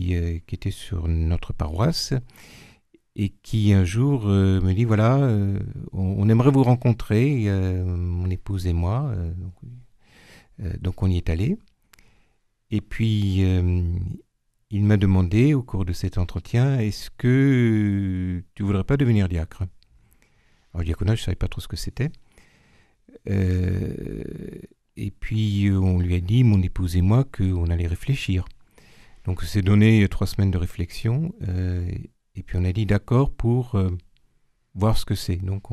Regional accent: Strasbourg, Grand Est, France; Je suis né à Strasbourg, d'une famille, disons, ouvrière, voilà, dans le quartier de Cronenbourg. Là où on brassait la bière du même nom. Et donc, j'ai reçu une éducation religieuse, tout ce qu'il y a de plus traditionnel, mais je dirais aussi de conventionnel.

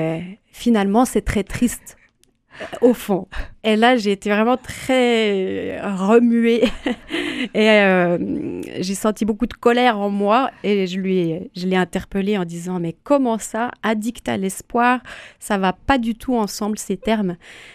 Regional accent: Bourgogne-Franche-Comté, France; on proposait des campements dans le Jura, la région d'où je viens, d'où mon petit accent pour les auditeurs de cette région.

